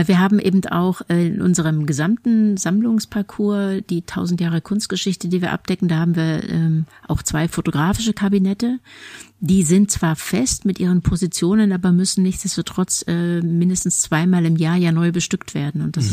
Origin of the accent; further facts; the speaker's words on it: East Germany, Germany; Ich bin im Osten der Republik aufgewachsen. Und bin da eben auch sozialisiert